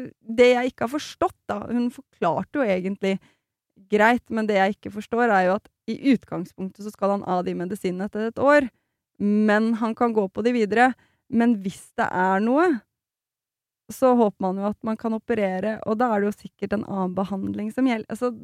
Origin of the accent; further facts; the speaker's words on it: Slemmestad, Akershus, Norway; Jeg er fra Slemmestad, Camilla.